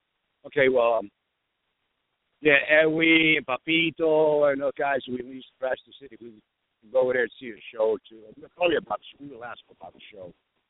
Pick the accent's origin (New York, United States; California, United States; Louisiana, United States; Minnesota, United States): New York, United States; Bronx; And right down the street from us, we used to have block parties on the streets when we grew up in the Bronx.